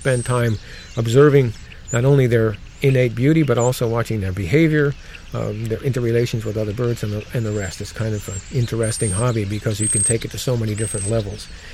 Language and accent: English; Connecticut, United States; I was born and raised in Connecticut, had a grandfather that loved the outdoors, spent a lot of time with him